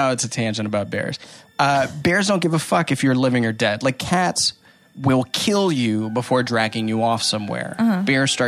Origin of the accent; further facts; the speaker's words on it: Puerto Rico; now in New York, United States; I grew up in Puerto Rico where... the cockroaches fly.